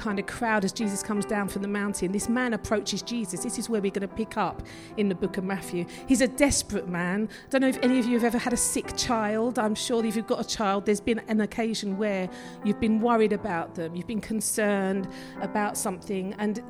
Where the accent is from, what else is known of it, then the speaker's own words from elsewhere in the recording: Romford, London, United Kingdom; from Romford and I haven't been to theology college.